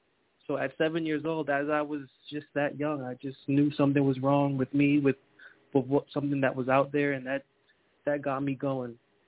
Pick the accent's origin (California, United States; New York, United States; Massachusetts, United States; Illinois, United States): Massachusetts, United States; Boston; Boston, Massachusetts, heart of Boston.